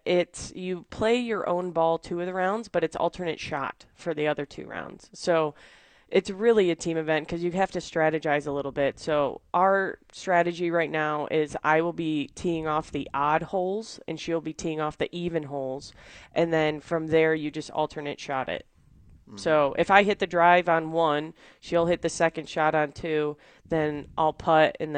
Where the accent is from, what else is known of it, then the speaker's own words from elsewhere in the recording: Grand Rapids, Michigan, United States; Grand Rapids.